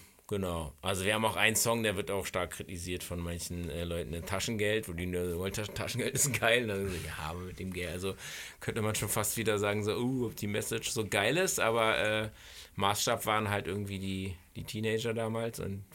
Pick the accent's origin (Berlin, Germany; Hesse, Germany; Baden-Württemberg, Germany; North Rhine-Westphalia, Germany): Berlin, Germany; ich bin Berliner, ich bin mit dem Grips-Theater groß geworden